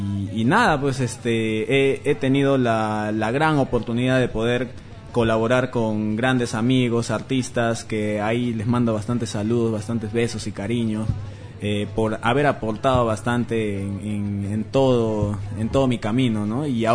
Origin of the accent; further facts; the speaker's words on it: Iquitos, Loreto, Peru; La verdad es que Iquitos es... Yo amo bastante mi tierra.